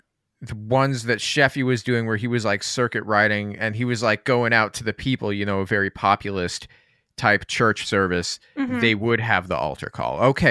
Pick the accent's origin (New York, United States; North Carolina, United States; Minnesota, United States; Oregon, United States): Oregon, United States; Portland; if you're like me and you're growing up in Portland, right.